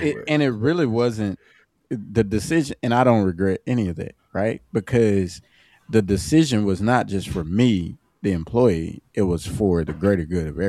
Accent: Mississippi, United States; Growing up in Mississippi, going to Ole Miss, like, of being around people that aren't like you.

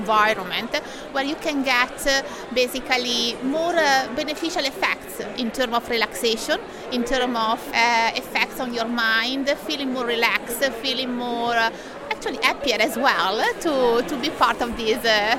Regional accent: Milan, Lombardy, Italy; English is a second language; I'm Italian from Milan, and I'm working here at St. Mary University.

